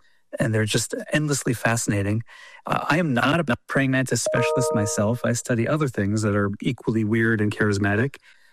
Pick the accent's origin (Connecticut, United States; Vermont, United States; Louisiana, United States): Vermont, United States; I grew up in New England, in Vermont